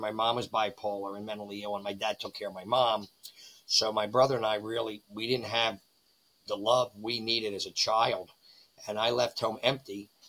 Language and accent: English; Margate, New Jersey, United States; now in Voorhees, United States; Originally down by Atlantic City, a place called Margate. Now I'm in Voorhees.